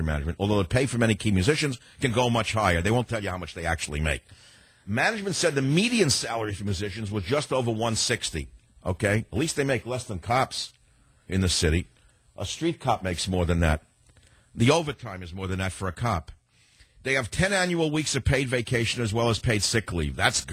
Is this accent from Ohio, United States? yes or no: no; New York City, New York, United States; Like growing up in the Bronx, the tragedy of my family, the weight, the pain, the crying, the sadness.